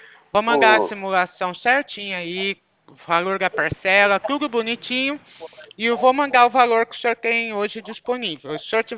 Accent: São Carlos, São Paulo, Brazil; eu sou aqui de São Carlos, São Paulo.

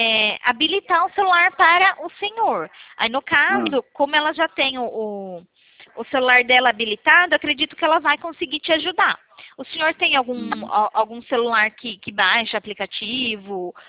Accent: São Paulo, Brazil; São Paulo.

